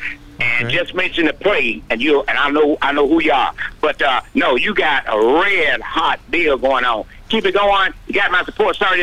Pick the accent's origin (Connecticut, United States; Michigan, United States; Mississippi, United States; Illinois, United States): Mississippi, United States; Dodgeville; there's a hanging in my hometown down in Dodgeville, Mississippi, many, many years ago.